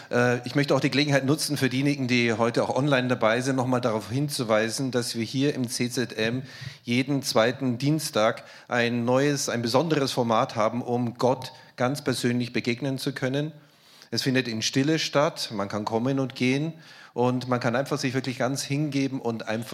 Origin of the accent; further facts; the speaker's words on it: Poland; German is a second language; ich bin ursprünglich aus Polen und zu Hause und meistens im Alltag kommuniziere ich auf Englisch, aber auch auf Deutsch immer mehr. Aber Polnisch ist trotzdem Lieblingssprache.